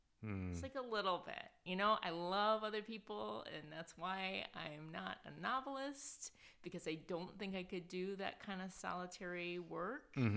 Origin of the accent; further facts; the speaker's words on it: Detroit, Michigan, United States; I mean, I grew up downriver outside of Detroit. That's what the area is called. This is just sort of blue collar group of suburbs south of the city that a lot of auto workers live in.